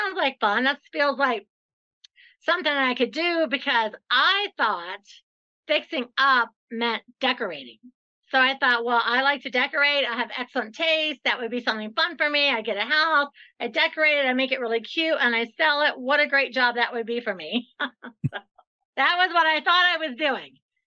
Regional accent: Ohio, United States; So I'm from Ohio, or he's from Iowa, and we're both in real estate.

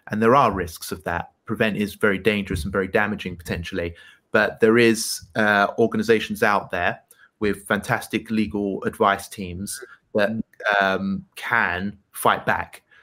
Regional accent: United Kingdom; as well as being British

